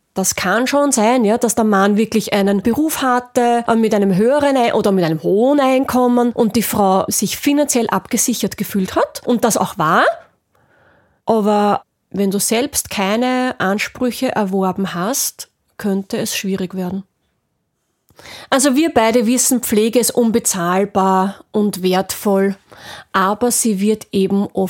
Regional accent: Austria; bei uns in Österreich

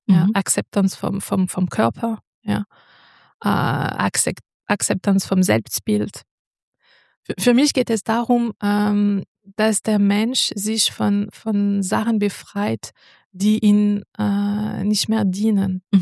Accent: France; born there; German is a second language; Also ich denke, ihr hört es an. Ich komme aus Frankreich, also gebürtig aus Frankreich.

